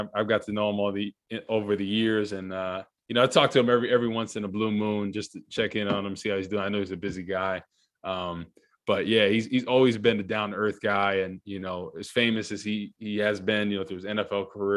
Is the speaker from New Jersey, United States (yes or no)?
yes; Rutherford, New Jersey, United States; All right. So I grew up in Rutherford, New Jersey, which is right down the street from East Rutherford, next town over.